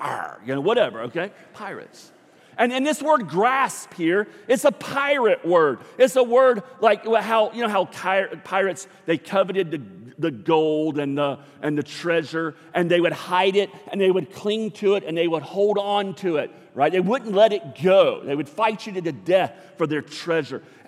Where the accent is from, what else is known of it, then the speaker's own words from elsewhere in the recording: Jacksonville, Florida, United States; also born or lived in Tampa; I lived in Tampa. You know, I graduated from high school in Tampa. I'm from Jacksonville, but I graduated from high school in Tampa.